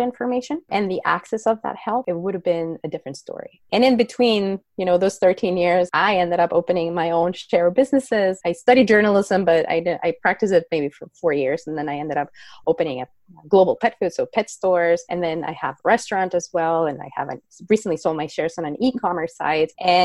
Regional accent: northern Mexico, Mexico; moved away as an adult; now in Canada; So I am from Mexico, as you said so in my introduction. I was born in, I'm from the north of Mexico, so it borders with Texas. And I came to Canada after I finished high school. So I was 18

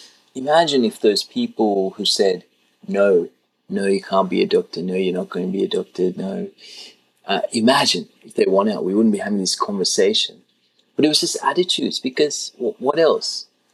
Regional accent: Sri Lanka; I grew up in Sri Lanka, which is a country which has a Buddhist majority.

